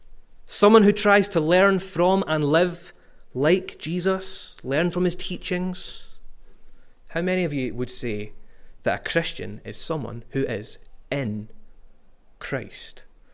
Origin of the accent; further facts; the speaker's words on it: Scotland, United Kingdom; As proud as I might be that I'm from Scotland, my home is not Scotland.